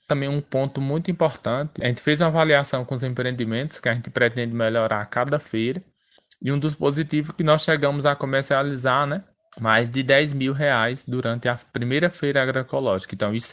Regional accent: Campo Formoso, Bahia, Brazil; nós que somos agricultores, eu sou um dos do município de Campo Formoso

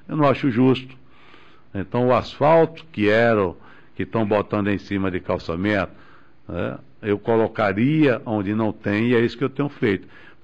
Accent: Campo Formoso, Bahia, Brazil; born there; Campo Formoso eu faço mais, que é a minha base maior, é o meu município, vamos dizer, de minha família, onde eu nasci

